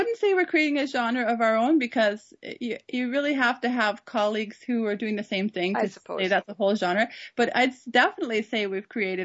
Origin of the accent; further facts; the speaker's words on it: Whitehorse, Yukon, Canada; moved away as an adult; now in Kremenets, Ukraine; Yeah, I'm from the Yukon Territory originally, Whitehorse.